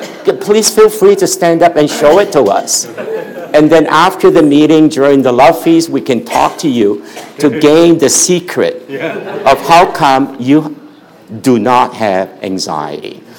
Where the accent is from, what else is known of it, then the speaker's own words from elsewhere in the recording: Philippines; growing up in the Philippines, we have to go to two educational systems, the English system and then the Chinese system, which I absolutely hate. But my father said, you are Chinese, you have to go to Chinese school.